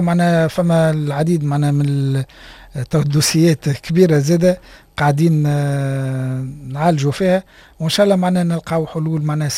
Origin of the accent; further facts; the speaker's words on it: Tunisia; احنا رانا ولاد تونس ومهندسين